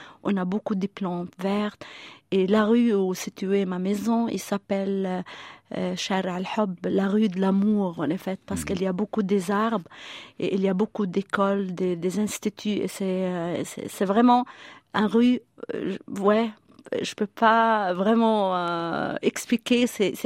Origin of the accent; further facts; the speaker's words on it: Ramallah, West Bank, Palestine; Ramallah, c'est ma ville natale, que je l'adore, parce que j'ai mon enfance, ma famille, mes amis et tout là-bas.